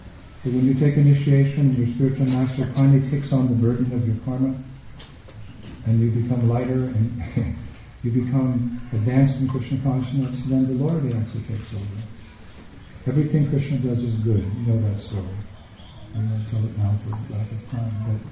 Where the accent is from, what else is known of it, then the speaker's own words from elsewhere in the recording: United States; Here in America, I'm an American, but I come back and get bewildered.